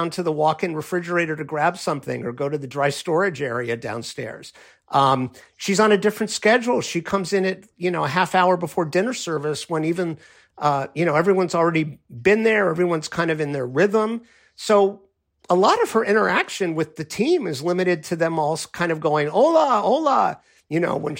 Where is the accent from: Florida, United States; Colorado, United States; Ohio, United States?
Florida, United States; Miami; I happened to speak some pretty good Spanish because I grew up in Miami